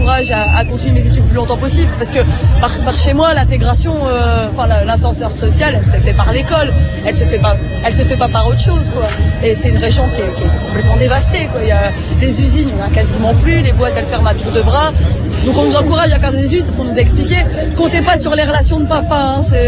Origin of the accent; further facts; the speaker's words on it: Hauts-de-France, France; je suis pas de région parisienne, moi je viens du Nord-Pas-de-Calais. Bon, mine de rien, même si je vivais à Lille, quand j'étais à la fac à Lille